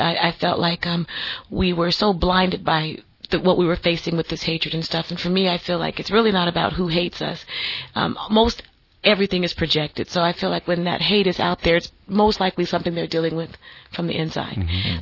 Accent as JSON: {"language": "English", "town": "Memphis", "region": "Tennessee", "country": "United States", "said": "I'm from Memphis. You know what I'm saying?"}